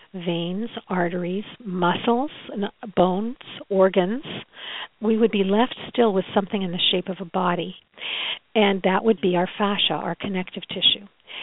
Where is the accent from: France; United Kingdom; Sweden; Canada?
Canada; now in Seattle, United States; Yeah, I'm Canadian.